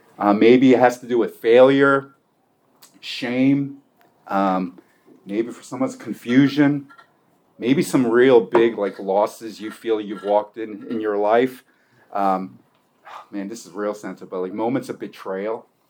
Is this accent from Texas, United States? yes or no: no; Philadelphia, Pennsylvania, United States; Philly's my hometown. So I when I heard there's a Philly contingent, yeah, I spent a good amount of my formative time in West Philly, so I got a particular affection.